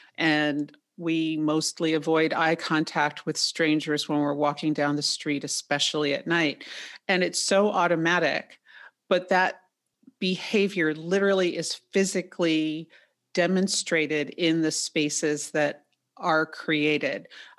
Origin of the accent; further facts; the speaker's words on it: New York City, New York, United States; I experienced it growing up in Manhattan and just didn't think about it because it was the way it's always been.